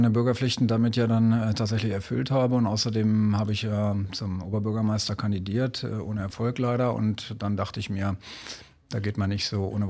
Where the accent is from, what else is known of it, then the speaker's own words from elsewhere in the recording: Querum, Lower Saxony, Germany; Ich komme ja aus Querum, wir haben da so einen kleinen landwirtschaftlichen Hof und da sind meine Vorfahren schon nachweislich über 500 Jahre heimisch.